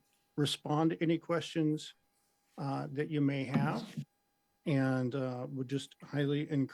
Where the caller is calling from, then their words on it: Anchorage, Alaska, United States; I am calling in from Anchorage, and I am the director of Tidal Network.